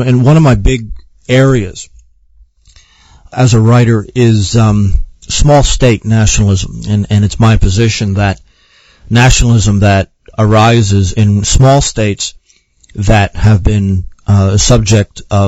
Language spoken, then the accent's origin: English; Ireland; I am an Irishman, I'm an Irish patriot, and as an Orthodox person